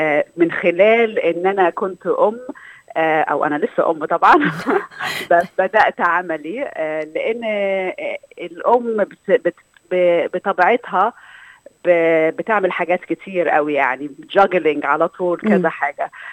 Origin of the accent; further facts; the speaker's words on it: Cairo, Cairo Governorate, Egypt; moved away as an adult; now in Canberra, Australia; أنا وصلت من القاهرة لكامبرا في 2003، آخر 2003، وطبعا كأي مهاجرة عربية كان في صعوبة في الحصول على شغل في الأول